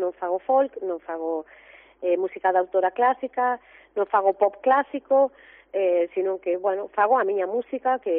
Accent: Galicia, Spain; E moi contenta pues, de estar na miña terra, porque Ferrolterra é a miña terra

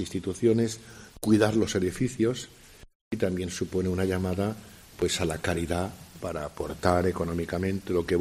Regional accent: Valencian Community, Spain; now in Cantabria, Spain; especialmente en Valencia, pero como bien se sabe, es mi tierra.

